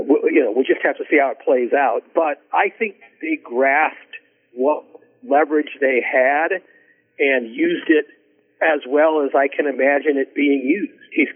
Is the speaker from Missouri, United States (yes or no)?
yes; St. Louis, Missouri, United States; moved away as an adult; St. Louis is my hometown, so the stories we wrote about St. Louis were very personal to me.